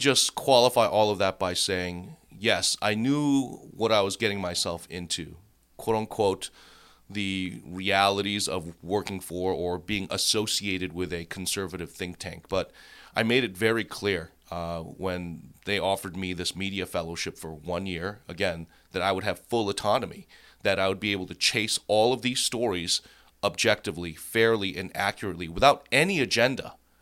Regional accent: Boston, Massachusetts, United States; now in Seattle, United States; Chicago, Minneapolis, my hometown of Boston, and now Seattle.

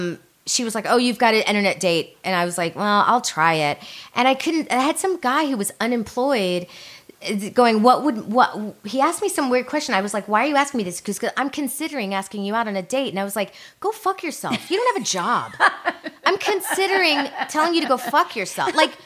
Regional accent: Miami, Florida, United States; What see, I'm from Miami, so I don't have any of that.

